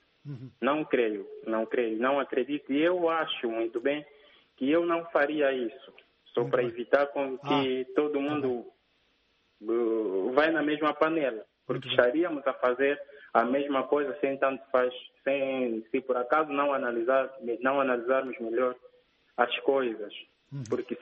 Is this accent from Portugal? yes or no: no; Angola; eu sou angolano.